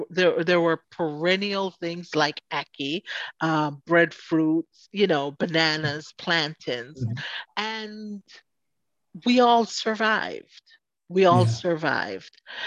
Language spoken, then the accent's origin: English; Portland, Jamaica; now in United States; I was born and raised in Jamaica, didn't migrate to the United States until 1984. So I spent most of my childhood in Portland, Jamaica